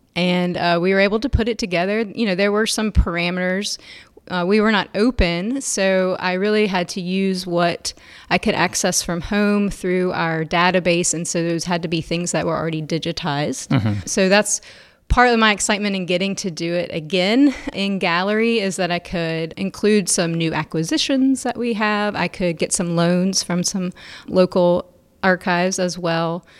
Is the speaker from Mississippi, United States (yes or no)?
no; Gainesville, Georgia, United States; now in New Orleans, United States; So I am originally from Gainesville, Georgia, and I attended Tulane as an undergrad.